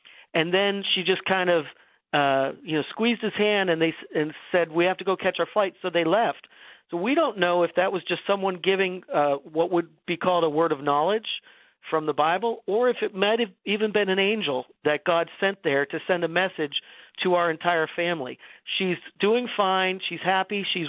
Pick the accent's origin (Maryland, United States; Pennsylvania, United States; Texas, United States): Pennsylvania, United States; Erie; because I grew up in Erie, Pennsylvania, only 2 hours away from there.